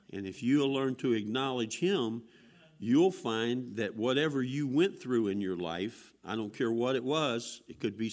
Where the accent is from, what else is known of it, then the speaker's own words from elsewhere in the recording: Cincinnati, Ohio, United States; You know, I'm from Cincinnati, Ohio. I was born here. But, you know, originally my family was from Kentucky